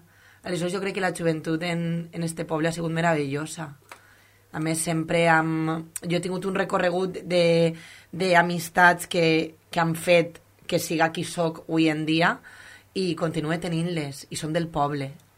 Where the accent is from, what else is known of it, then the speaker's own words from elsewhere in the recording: Godella, Valencian Community, Spain; soc de Godella, nascuda a València, però de Godella i forever and ever. Tinc 29 anys, soc del 92